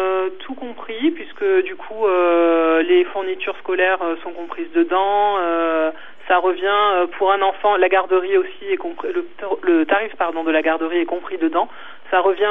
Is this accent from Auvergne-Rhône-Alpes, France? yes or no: no; Provence-Alpes-Côte d'Azur, France; j'ai grandi en Provence, donc cette langue, elle faisait déjà partie, voilà, de ma vie, en fait.